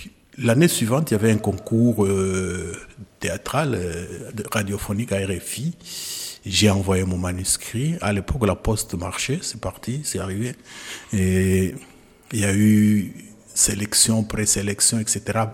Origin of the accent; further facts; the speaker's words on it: Kolwezi, Lualaba, DR Congo; J'ai écrit et à la fin de l'année académique, je suis rentré chez moi à Kolwezi. J'ai pris certains de mes amis étudiants et des amis de la cité où je vivais, à Moussonoï, pour ceux qui connaissent Kolwezi.